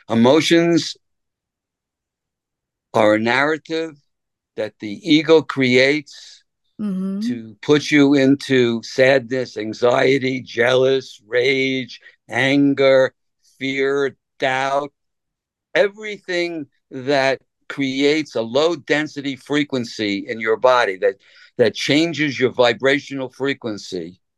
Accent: Brooklyn, New York, United States; I come from Brooklyn, New York. I grew up in the garment industry.

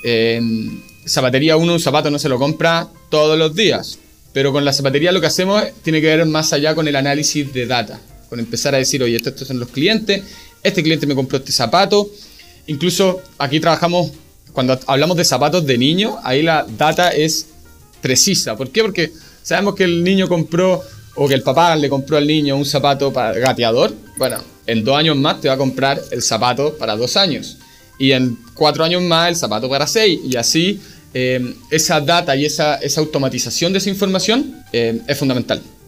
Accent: Puerto Varas, Los Lagos, Chile; Yo soy de Puerto Vara

